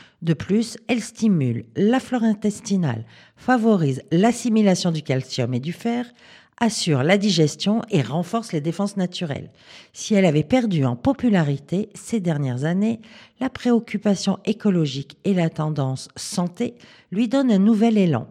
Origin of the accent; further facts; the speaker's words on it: Auvergne-Rhône-Alpes, France; il ne fait pas assez froid chez nous, dans la Drôme.